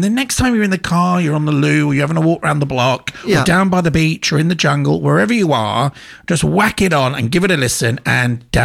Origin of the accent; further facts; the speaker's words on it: Birmingham, West Midlands, United Kingdom; a girlfriend that's from my hometown in Birmingham